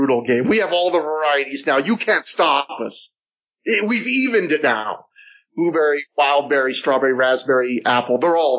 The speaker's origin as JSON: {"language": "English", "country": "Canada", "tie": "born or raised there", "said": "I remember as a kid growing up, I had a lot of, even though I love Canada, like I had a lot of, as a Canadian group, I had a lot of Canadian shame"}